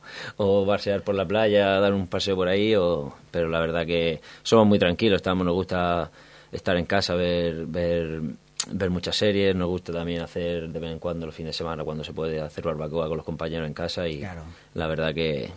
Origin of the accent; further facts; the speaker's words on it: Region of Murcia, Spain; La verdad que soy de Murcia, al final la familia y todo tira.